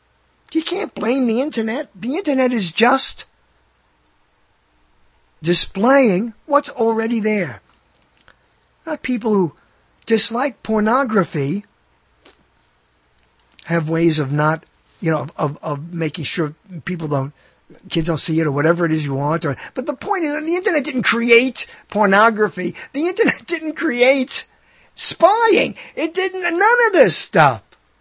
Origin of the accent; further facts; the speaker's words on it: Brooklyn, New York, United States; And there were urban legends when I was growing up in Brooklyn.